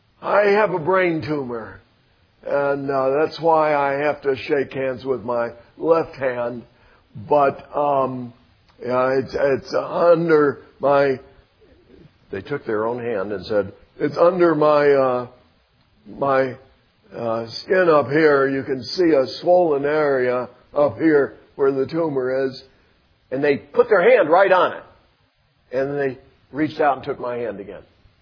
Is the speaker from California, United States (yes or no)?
no; Montreat, North Carolina, United States; I am from Montreat, and I can't think of anything interesting about me except maybe that I'm from here."